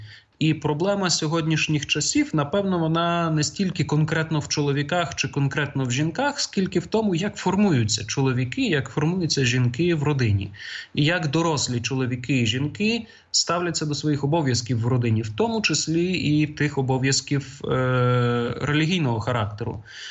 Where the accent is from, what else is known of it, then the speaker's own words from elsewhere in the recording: Kharkiv, Kharkiv Oblast, Ukraine; я походжу з Харкова, а це, ну, місто, в якому не найбільше по Україні католиків.